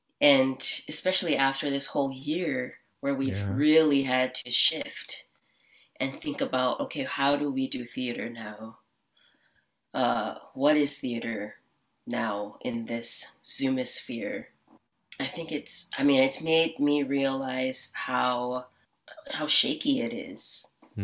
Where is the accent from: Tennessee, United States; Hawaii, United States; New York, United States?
Hawaii, United States; now in California, United States; So growing up in Hawaii, yeah, it's really an interesting perspective because, for example, now being here in California, and I feel like I've moved to a different country.